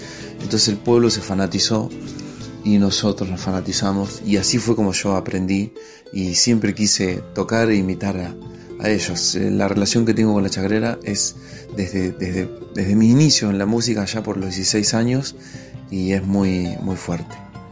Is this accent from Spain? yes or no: no; Pellegrini, Buenos Aires Province, Argentina; also born or lived in La Plata; now in Bolívar, Argentina; músico de la provincia de Buenos Aires, bueno, radicado actualmente en Bolívar, soy oriundo de Pellegrini, Buenos Aires, viví 24 años en La Plata y ahora me mudé al interior de la Pampa Húmeda de nuevo, acá en Bolívar